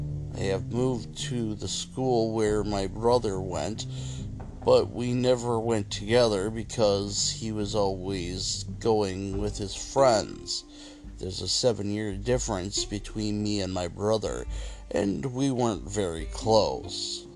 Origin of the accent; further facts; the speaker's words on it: New York, United States; Second, I'm from New York and went to college in New Hampshire, so was oblivious to the fact that North Carolina was home to some vultures.